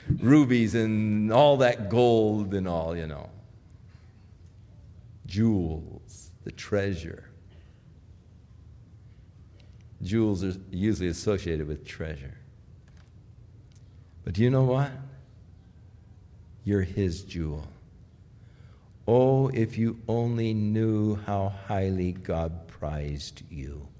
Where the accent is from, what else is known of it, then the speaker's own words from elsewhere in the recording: Ventura, California, United States; You know, as a kid, I grew up in Ventura.